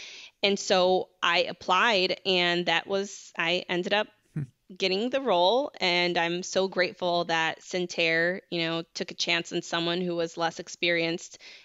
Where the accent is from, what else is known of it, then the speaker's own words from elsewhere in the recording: Chicago, Illinois, United States; I grew up by Midway Airport, which is close, like between 63rd. I grew up closer to 63rd and Pulaski. It was majorly a Hispanic and Polish neighborhood